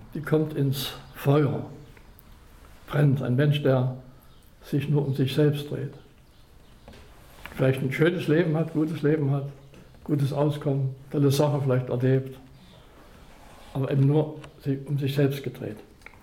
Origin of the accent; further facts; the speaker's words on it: Chemnitz, Saxony, Germany; kam auch ein Ehemaliger aus meiner Heimatstadt Chemnitz.